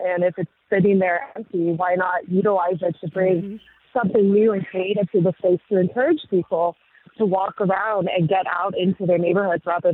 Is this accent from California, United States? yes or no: no; Tempe, Arizona, United States; So I'm from Phoenix, specifically the Tempe area.